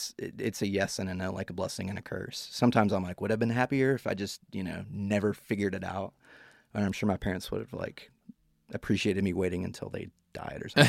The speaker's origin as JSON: {"language": "English", "town": "Baptist Valley", "region": "Virginia", "country": "United States", "tie": "born there", "said": "So I was born in Baptist Valley, Virginia."}